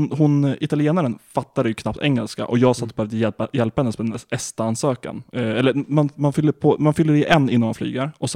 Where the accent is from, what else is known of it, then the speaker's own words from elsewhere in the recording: Lapland, Sweden; Det är absolut längre hem till mina hemtrakter i Lappland än där till Skåne.